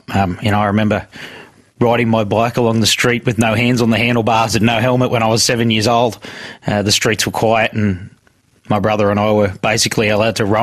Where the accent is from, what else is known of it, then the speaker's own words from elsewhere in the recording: Lamia, New South Wales, Australia; I grew up in Western Sydney, a suburb called Lamia.